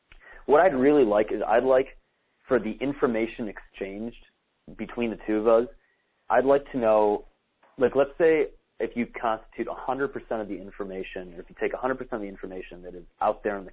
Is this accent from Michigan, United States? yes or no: yes; Michigan, United States; I'll say, I'm from Michigan. She'll go, where in Michigan?